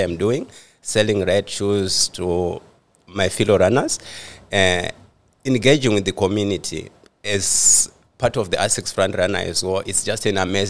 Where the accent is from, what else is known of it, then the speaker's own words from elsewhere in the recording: Zimbabwe; So basically, I'm from Zimbabwe. I was running from childhood. So, you know, where I come from, we come from very remote areas.